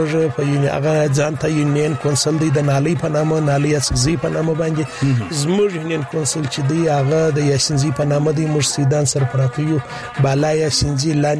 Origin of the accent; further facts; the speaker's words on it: Pishin, Balochistan, Pakistan; دا موږ ضلع پښین تحصیل پښین سره تعلق لرو او دا زموږ کلی د پښین څخه د شمال وسیم ته پر 10 کیلومتره باندې یونین کونسل سینځي سیدان ورته وایي.